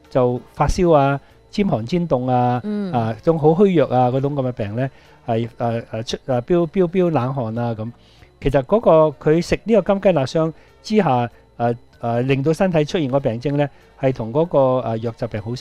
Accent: Hong Kong; 我們香港人

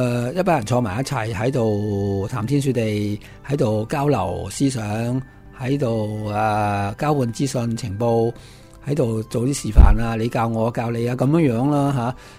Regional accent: Hong Kong; 我是香港人，不怕讲香港人。

